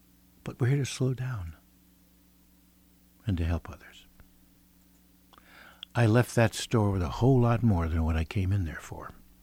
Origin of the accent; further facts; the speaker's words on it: New York, United States; Let me tell you, and I'm from New York, never in my life have I seen such a breadth of humanity.